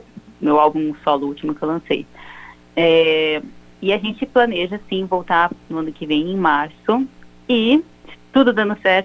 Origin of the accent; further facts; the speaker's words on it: Ribeirão Preto, São Paulo, Brazil; Eu sou daqui de Ribeirão, né?